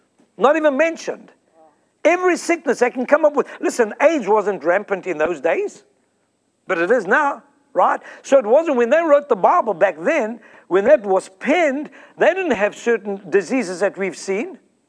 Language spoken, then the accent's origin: English; South Africa; now in United States; I'm from South Africa, as you all know.